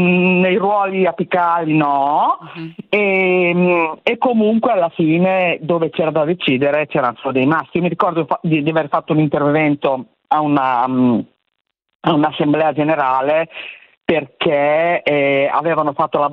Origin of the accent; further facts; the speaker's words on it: Bologna, Emilia-Romagna, Italy; io sono di Bologna